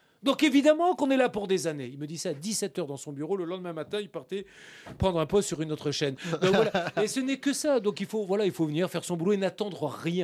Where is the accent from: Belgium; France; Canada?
France; Bordeaux, Nouvelle-Aquitaine; Entre Bordelais